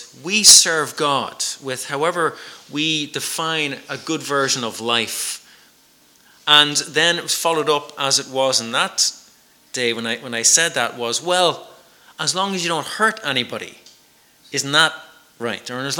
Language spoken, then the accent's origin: English; Ratoath, Leinster, Ireland; I grew up in Ratoath in County Meath.